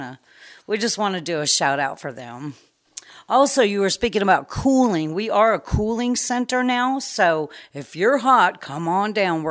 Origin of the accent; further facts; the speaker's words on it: Texas, United States; I'm from Texas. We do good barbecue, good everything, just everything we cook is good.